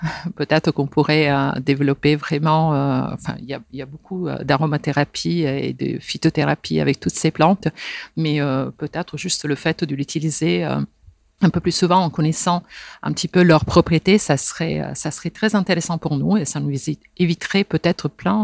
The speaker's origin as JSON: {"language": "French", "country": "Italy", "said": "chez nous en Italie"}